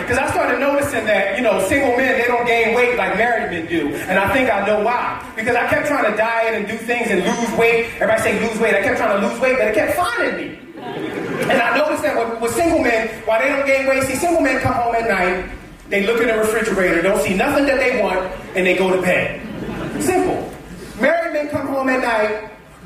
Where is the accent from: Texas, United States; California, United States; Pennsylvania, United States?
Pennsylvania, United States; Philadelphia; And we got a dish in the States, right? I'm from Philadelphia.